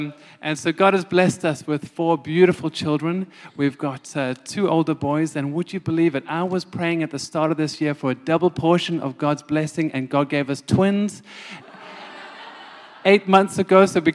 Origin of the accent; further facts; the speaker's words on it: Somerset West, Western Cape, South Africa; accent: South African; now in United Kingdom; I'm South African, as you can hear from my accent. I'm a little town called Somerset West, just outside of Cape Town. But I flew over here about 14 years ago